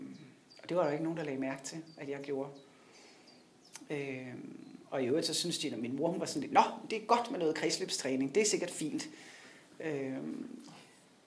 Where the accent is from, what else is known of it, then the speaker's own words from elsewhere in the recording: Region of Southern Denmark, Denmark; also born or lived in Zealand; jeg er 49 år, og jeg blev født på Sjælland, og da jeg var halvandet år, flyttede mine forældre til Jylland i nærheden af Givskud, så det var ude på Bøgelandet